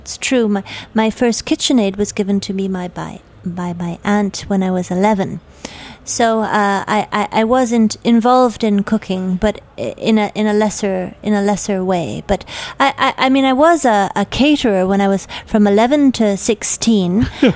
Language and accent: English; Canada; From all my family background, growing up in Canada